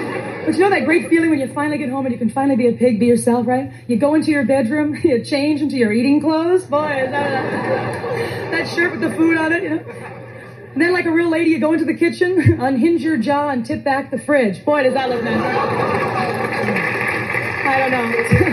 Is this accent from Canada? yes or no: yes; Canada; I'm Canadian, first of all.